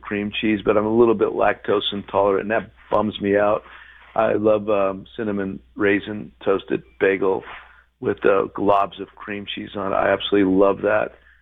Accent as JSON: {"language": "English", "region": "Pennsylvania", "country": "United States", "said": "I'm from Eastern Pennsylvania, Northeastern, but the commonality was incredible."}